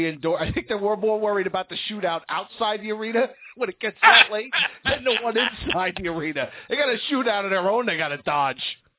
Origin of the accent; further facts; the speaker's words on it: Bayonne, New Jersey, United States; Well, I grew up in Bayonne, which is just across the smelly bay from Newark